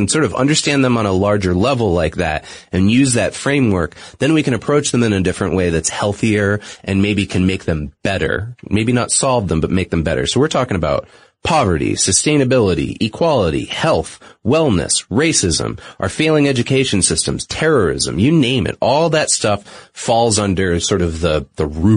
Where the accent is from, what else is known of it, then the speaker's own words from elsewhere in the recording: New England, United States; accent: New England; I'm from New England originally, most people probably don't notice that because I tried not to affect my accent on the air.